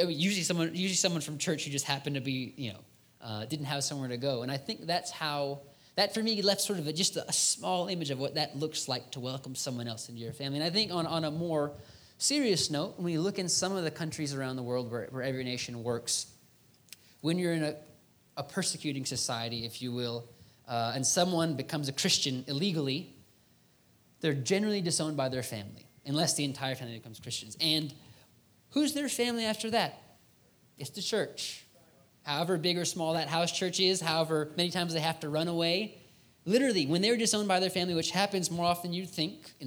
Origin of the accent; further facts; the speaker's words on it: Philippines; I'm reminded of when we were growing up in the Philippines.